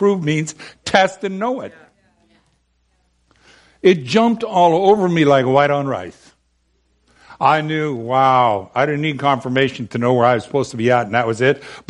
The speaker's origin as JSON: {"language": "English", "town": "Bellingham", "region": "Washington", "country": "United States", "tie": "born or raised there", "said": "when I came down out of Bellingham, my hometown, into Seattle"}